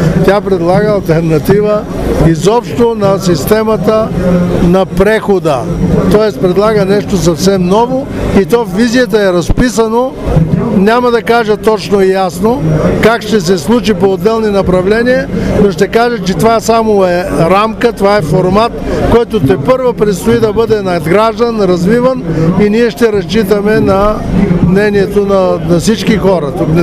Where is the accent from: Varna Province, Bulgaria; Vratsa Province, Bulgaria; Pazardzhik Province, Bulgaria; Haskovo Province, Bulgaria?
Pazardzhik Province, Bulgaria; Velingrad; стартира в моя изборен район, и то от родния ми град Велинград